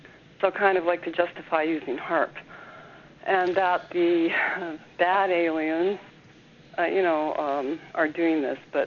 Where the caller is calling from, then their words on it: British Columbia, Canada; from British Columbia, Canada.